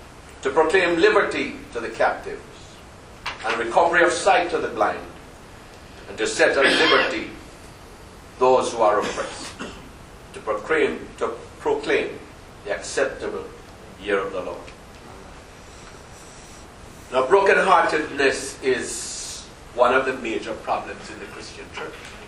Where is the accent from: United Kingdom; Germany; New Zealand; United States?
United Kingdom; We say Isaiah. We are British.